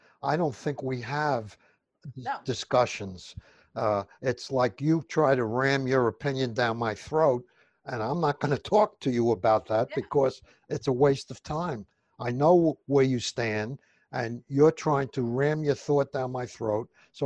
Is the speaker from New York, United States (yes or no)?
yes; Brooklyn, New York, United States; born there; And I was born in Brooklyn, but I remember being called a Nazi during World War II multiple times.